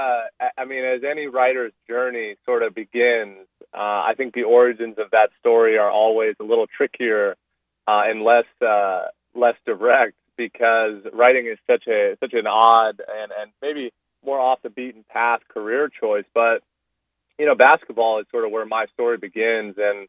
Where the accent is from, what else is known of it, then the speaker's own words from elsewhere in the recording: Los Angeles, California, United States; But I was growing up in the Los Angeles area, as I mentioned, and I was going to Oak Park High School in Northern LA, and I was a 17-year-old kind of wide-eyed kid